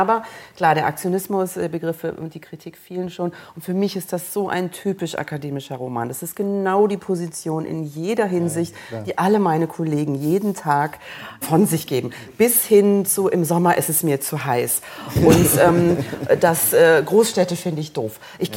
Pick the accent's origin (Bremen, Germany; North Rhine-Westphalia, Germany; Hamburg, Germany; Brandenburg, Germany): North Rhine-Westphalia, Germany; dass er mit Ostwestfalen beginnt und an die Varusschlacht erinnert, also meine Heimat erwähnt.